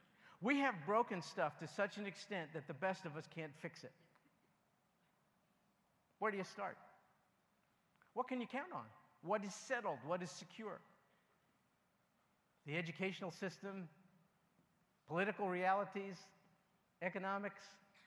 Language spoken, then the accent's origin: English; New York, United States; born there; I was born in New York. I'm a Yankee, so watch your hubcaps. And both of my parents were Jewish.